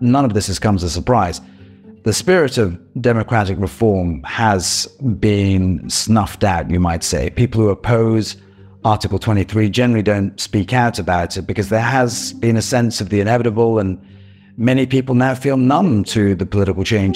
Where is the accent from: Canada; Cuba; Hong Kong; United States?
Hong Kong; moved away; I'm a journalist from Hong Kong. I was born and raised there. I haven't lived in Hong Kong for a number of years now